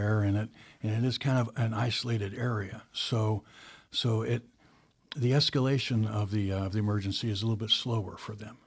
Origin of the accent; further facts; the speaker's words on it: Galena, Ohio, United States; That is my hometown.